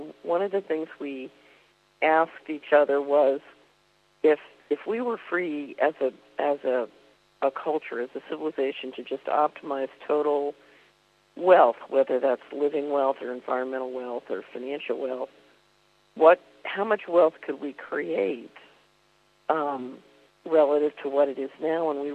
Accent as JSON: {"language": "English", "town": "Philadelphia", "region": "Pennsylvania", "country": "United States", "tie": "born or raised there", "said": "when I was a little girl growing up in Philadelphia in the USA"}